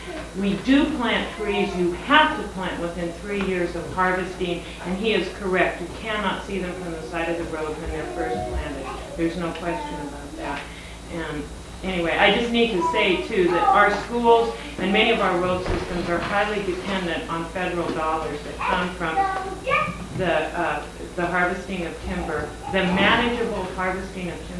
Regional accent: Oregon, United States; Well, I have a comment that I come from Oregon, from a county that is timber dependent

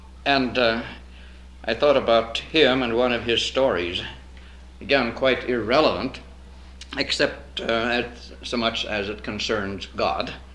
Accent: North Dakota, United States; so I maintained I was from North Dakota, and we are one of those endangered species, so he'd have to be nice to me.

